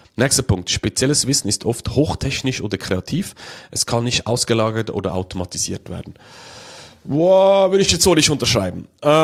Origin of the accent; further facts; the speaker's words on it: Switzerland; bei uns in der Schweiz gibt es auch die Berufslehre. Also man lernt das in der Praxis.